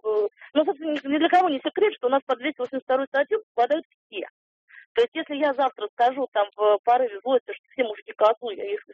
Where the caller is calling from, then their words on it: Moscow, Russia; я звоню вам из Москвы.